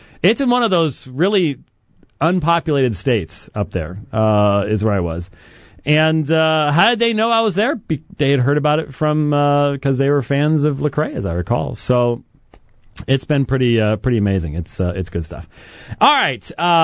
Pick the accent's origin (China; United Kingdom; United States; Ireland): United Kingdom; Scotland; I'm Scottish. What do you want? We have bagpipes